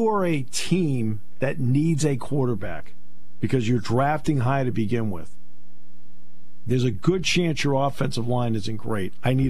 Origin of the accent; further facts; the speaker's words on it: Hawaii, United States; I grew up in Hawaii. I played at Alabama. I played for the Miami Dolphins.